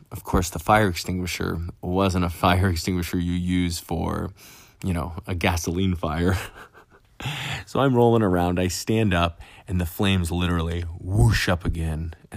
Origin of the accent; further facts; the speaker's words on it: Alaska, United States; I'm from Alaska originally. That's where I moved from originally.